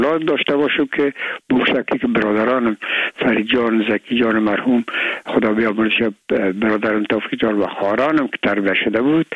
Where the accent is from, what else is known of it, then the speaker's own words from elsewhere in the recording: Afghanistan; من و بسیاریشان در این افغانستان تولد نشدن در یک کشور دیگه بودن و میگم ما افغان هستیم